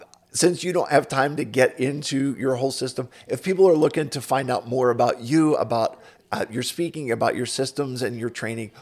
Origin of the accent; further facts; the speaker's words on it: Philadelphia, Pennsylvania, United States; now in Pittsburgh, United States; I grew up out in Philadelphia. I moved to Pittsburgh.